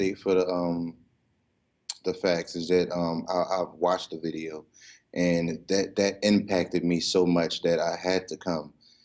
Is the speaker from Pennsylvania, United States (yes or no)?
no; New Jersey, United States; now in New Orleans, United States; I'm originally from New Jersey, but I reside in New Orleans.